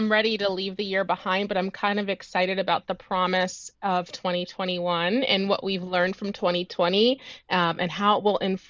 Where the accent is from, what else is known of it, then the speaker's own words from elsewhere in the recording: Columbus, Ohio, United States; Growing up, I grew up in Columbus, Ohio, and I'm the eldest of 4.